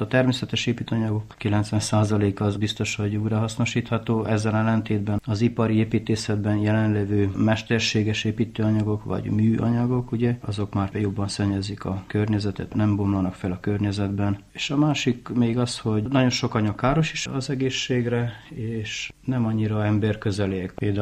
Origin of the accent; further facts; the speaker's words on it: Miercurea Ciuc, Harghita, Romania; Gyergyó Szent Miklós édesanyám része, amúgy Csíkszeredában nőttem fel, most Csíkszentléleken lakom, 4 éve falus elettem újból.